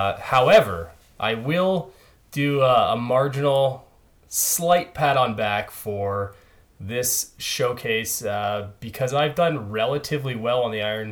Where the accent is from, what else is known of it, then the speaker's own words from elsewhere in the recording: Ohio, United States; but it is January, and I'm from Ohio. I live in Ohio.